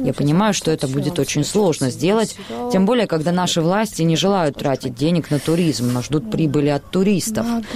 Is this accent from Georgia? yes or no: yes; Georgia; Да и мы, грузины, должны ездить только в наиболее безопасные страны